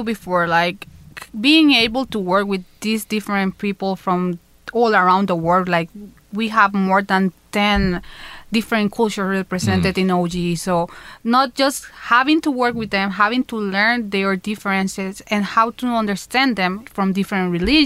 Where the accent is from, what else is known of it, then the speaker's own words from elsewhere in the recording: Honduras; English is a second language; I come from Honduras. In Honduras, there's